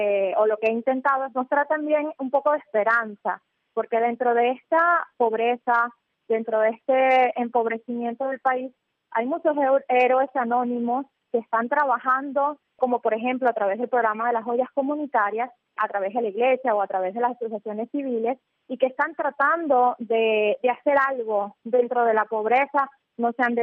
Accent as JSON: {"language": "Spanish", "country": "Venezuela", "tie": "born or raised there", "said": "yo como venezolana, que crecí en un país completamente diferente, jamás imaginé que iba a ver."}